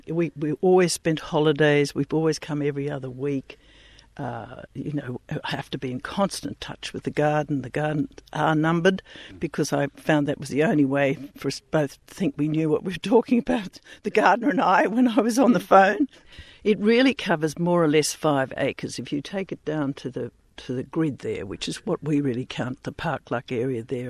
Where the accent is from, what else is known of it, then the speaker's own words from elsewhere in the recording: Wollongong, New South Wales, Australia; I grew up in Wollongong, because my family had the steelworks, Port Kembla.